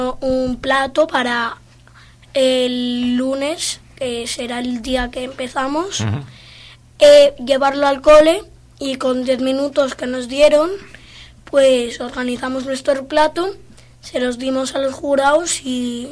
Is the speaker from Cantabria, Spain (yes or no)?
yes; Laredo, Cantabria, Spain; also born or lived in Chile; nací en Chile, pero sí soy de Laredo normalmente.